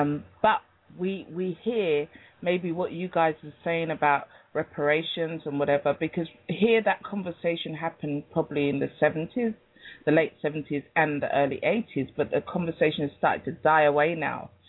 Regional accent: London, United Kingdom; Hi, I'm from London.

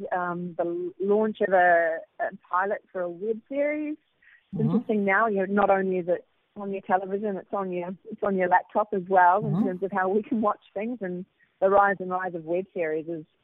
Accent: New Zealand; And of course, I'm obviously quite partial to New Zealand content being from there.

